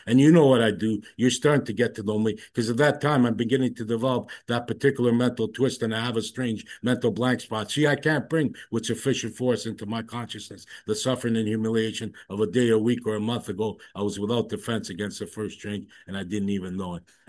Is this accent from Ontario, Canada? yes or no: yes; Toronto, Ontario, Canada; born or raised there